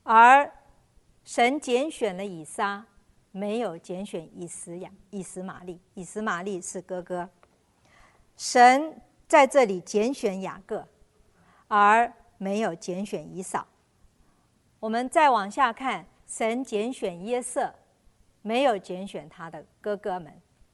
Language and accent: Chinese; China; 在古代长子是就像我们中国人一样，长子长子是 有一个特权。